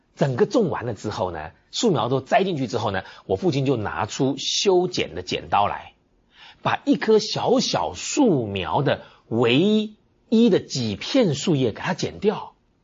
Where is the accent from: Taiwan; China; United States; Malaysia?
Taiwan; southern Taiwan; 我小的时候是住在台湾的南部，当我小时候在台湾南部生长的时候，我们家里有一度种果树，我们家里大部分是种稻子的